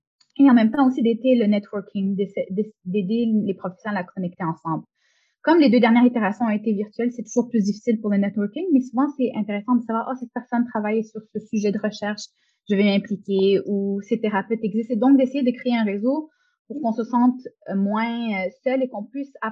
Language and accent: French; Montreal, Quebec, Canada; Oui, donc moi je suis née, j'ai grandi ici au Québec, à Montréal plus spécifiquement.